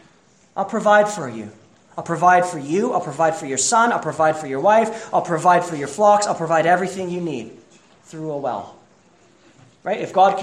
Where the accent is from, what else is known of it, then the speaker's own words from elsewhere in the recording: Manitoba, Canada; Yeah, I'm from Manitoba.